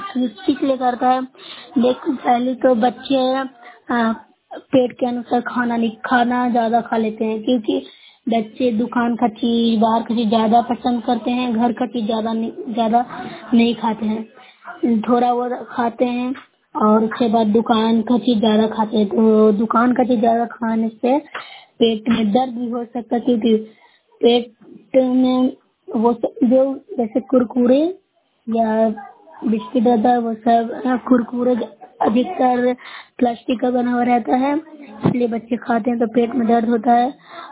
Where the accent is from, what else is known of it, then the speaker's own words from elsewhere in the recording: Noorsarai, Bihar, India; मैं नूरसराय ब्लॉक से हूँ, जिला नालंदा की निवासी हूँ।